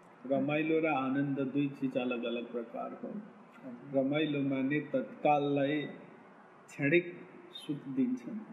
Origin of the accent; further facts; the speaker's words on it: Kathmandu, Bagmati, Nepal; born there; मेरो जन्मस्थान नेपाल हो, काठमाडौँ, नेपालको राजधानी.